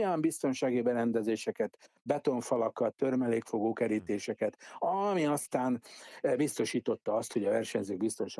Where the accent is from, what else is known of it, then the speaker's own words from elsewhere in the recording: Hungary; nem csak én voltam ott magyarként, hanem a teljes időmérő és adatszolgáltató csapatom is magyar